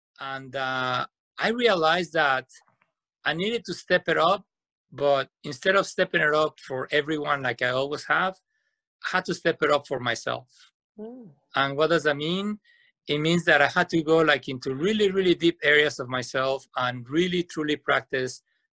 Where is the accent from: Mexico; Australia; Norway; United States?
Mexico; Mexico City; Mexico City.